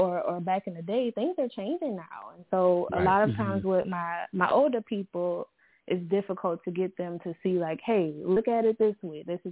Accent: New Orleans, Louisiana, United States; So I am from New Orleans, Louisiana. You may hear my accent come out a little bit

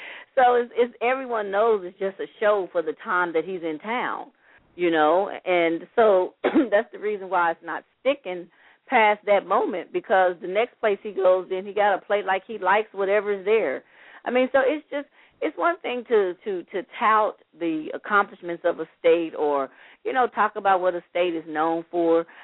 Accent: the South, United States; I'm from the South, you know, and even when I go down south, I'm not, you know, trying to make myself make like I'm fit in.

